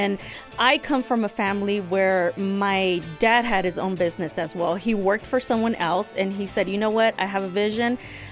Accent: Jalisco, Mexico; English is a second language; now in United States; Jalisco, Mexico.

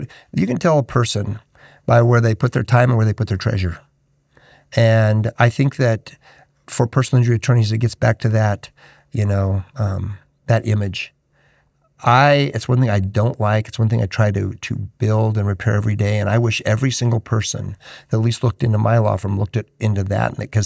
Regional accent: Nevada, United States; moved away; I came from Nevada. It was where I grew up at.

